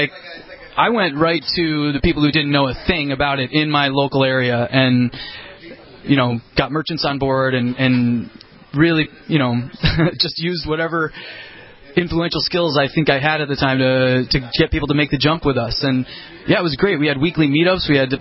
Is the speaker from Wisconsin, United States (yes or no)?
yes; Wisconsin, United States; I left in the summer of 2009 and moved back to my home state, Wisconsin.